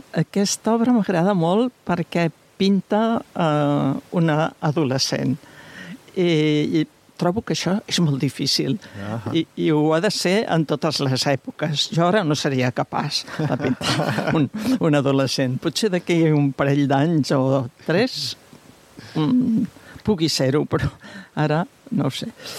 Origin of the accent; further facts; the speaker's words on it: Catalonia, Spain; com que jo soc de poble, soc del Pallars, aquestes autores que han viscut també en zones rurals